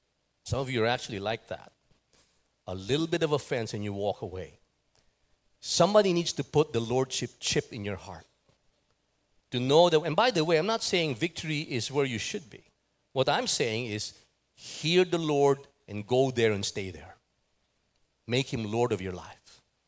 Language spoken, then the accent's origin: English; Philippines; because I'm a Pinoy. I'm a Filipino.